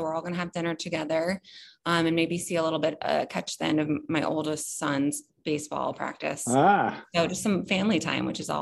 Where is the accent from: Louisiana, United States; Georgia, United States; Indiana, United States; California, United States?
Louisiana, United States; I think growing up in Louisiana, a lot of family time, wonderful dinners.